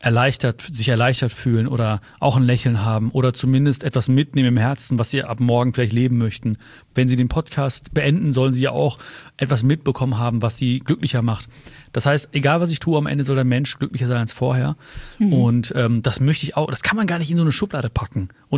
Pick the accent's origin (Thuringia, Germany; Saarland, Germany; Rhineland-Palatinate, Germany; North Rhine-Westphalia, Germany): North Rhine-Westphalia, Germany; Hagen; born there; Weißt du, wo ich geboren bin? Ja. In Hagen-Haspe. Nein. Ja, im Heilig-Geist-Hospital in Hagen-Haspe.